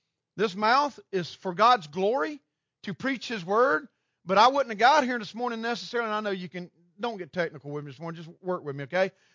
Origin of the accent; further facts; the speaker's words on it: Gilbert, Arizona, United States; I'm from Gilbert, so I can't say every word.